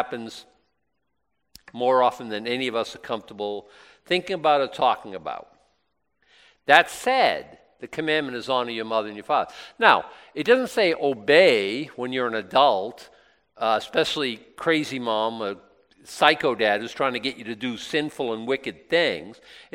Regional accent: Boston, Massachusetts, United States; I think Paul Revere, he's my hero, and I grew up in Boston

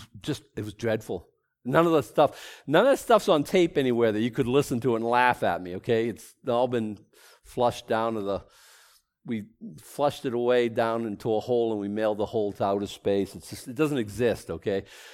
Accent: Boston, Massachusetts, United States; accent: Bostonian; I think like English is my second language, like Bostonian is my first, and I try not to speak with an accent so much

